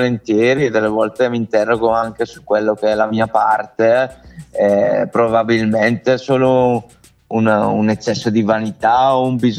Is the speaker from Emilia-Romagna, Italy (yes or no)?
no; Brescia, Lombardy, Italy; Ma difatti guarda, sono quei momenti che da bresciano via.